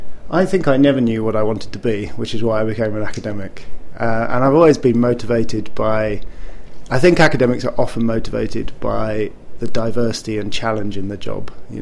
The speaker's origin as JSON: {"language": "English", "region": "South of England", "country": "United Kingdom", "tie": "born or raised there", "also_born_or_lived": "Lancaster", "said": "I grew up in the south of England."}